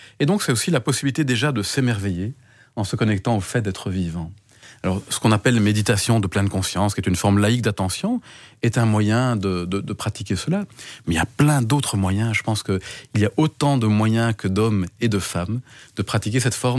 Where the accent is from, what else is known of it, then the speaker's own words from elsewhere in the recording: Belgium; On a chez nous, en Belgique